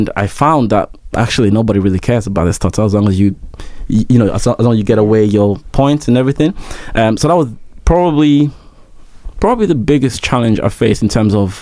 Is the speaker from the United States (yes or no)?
no; Rwanda; moved away; I realized my home country is gone. I'm not going back to Rwanda anytime soon. This is my new home.